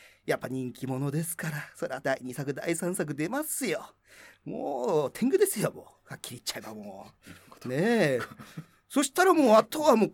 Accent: Hokkaido, Japan; だってもう俺北海道出身ですけど、北海道が舞台で

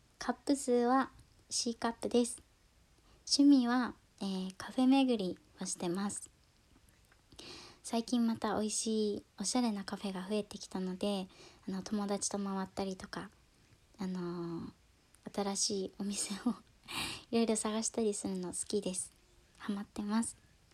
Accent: Shikoku, Japan; born there; 生まれは四国です。

